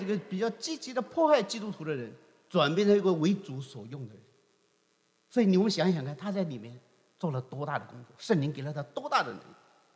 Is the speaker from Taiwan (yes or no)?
no; China; 我们知道我们中国人有一个很传统的观点